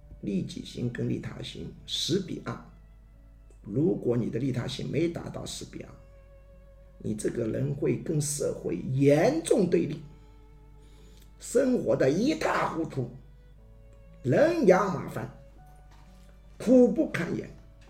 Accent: China; 那我们中国人喜欢问的，最大的一种是什么？

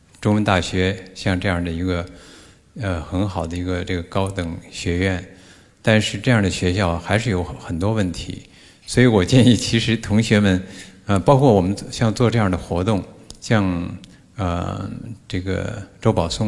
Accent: Beijing, China; 这个我在这个出生长大的一个城市

